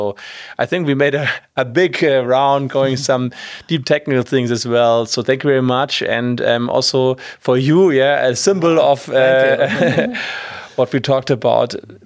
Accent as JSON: {"language": "English", "town": "Leipzig", "region": "Saxony", "country": "Germany", "also_born_or_lived": "Bavaria", "said": "I was born in East Germany, right? And things were very bad, obviously. That's why it broke down, unfortunately. And then, right, like we had nothing to lose, you know, kind of being refugees from Leipzig to coming to Bavaria"}